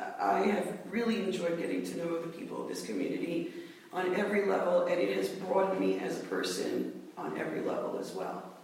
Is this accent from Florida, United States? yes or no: no; Brooklyn, New York, United States; also born or lived in New Jersey; now in Catskill, United States; Although I am definitely a newbie, only 16 years here, I grew up in New York City area, New Jersey, New York, Brooklyn in particular.